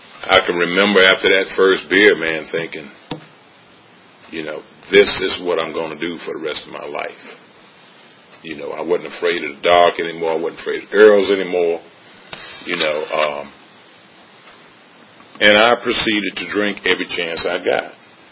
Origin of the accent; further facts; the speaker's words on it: North Carolina, United States; moved away; You know, I'm originally from North Carolina. I'm here as a part of a geographical change, which I'll get to later.